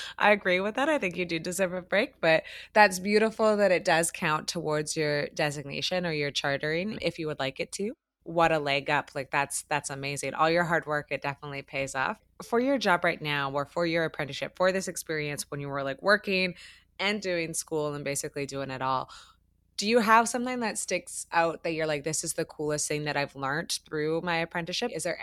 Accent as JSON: {"language": "English", "country": "Canada", "said": "being like a North American and being a Canadian"}